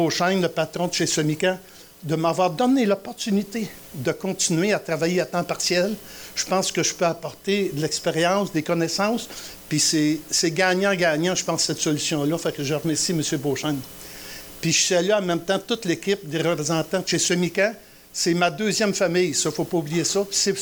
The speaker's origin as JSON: {"language": "French", "town": "Saint-Liboire", "region": "Quebec", "country": "Canada", "tie": "born or raised there", "said": "on peut dire qu'il y a une semence que j'ai germée quand j'ai grandi à Saint-Liboire."}